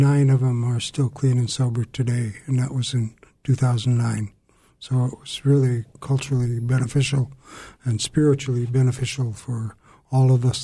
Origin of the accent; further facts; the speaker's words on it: Kake, Alaska, United States; I come from Cake, Alaska. I'm Wushkitan, and my father's tribe is Gunalchkedi from the Frog House in Klukwan.